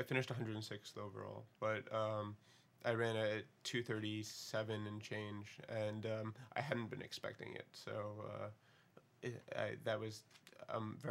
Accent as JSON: {"language": "English", "town": "Long Island", "region": "New York", "country": "United States", "said": "it was so cold up here, there was so much snow, and I'm from Long Island"}